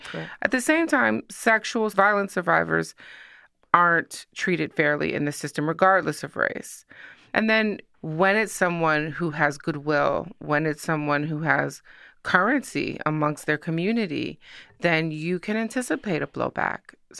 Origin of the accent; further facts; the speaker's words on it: Detroit, Michigan, United States; I'm from Detroit. Chicago's next door.